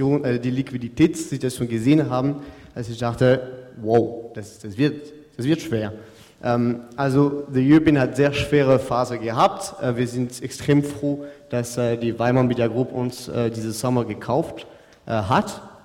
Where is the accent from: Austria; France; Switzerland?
France; German is a second language; Also erstmal möchte ich sagen, ich bin Franzose. Wenn Sie meinen Akzent nicht verstehen, bitte schreien